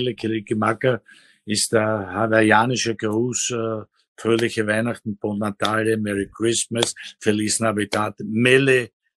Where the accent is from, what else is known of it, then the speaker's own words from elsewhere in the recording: Argentina; German is a second language; Ich fühle als Argentinier